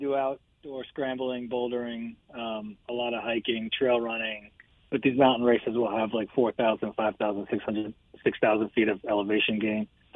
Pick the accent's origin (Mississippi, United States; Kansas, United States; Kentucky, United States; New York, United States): New York, United States; Bedford Hills; I was born and raised in Bedford Hills, went to Fox Lane